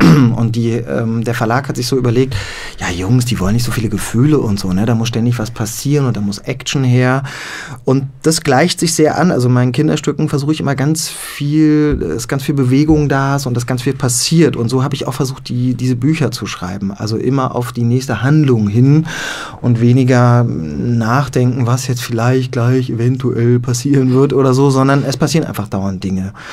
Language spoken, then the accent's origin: German; Frankfurt an der Oder, Brandenburg, Germany; ich komme aus Frankfurt an der Oder, das ist im schönen Osten. Ich bin in der DDR geboren, da habe ich auch 14 Jahre gelebt.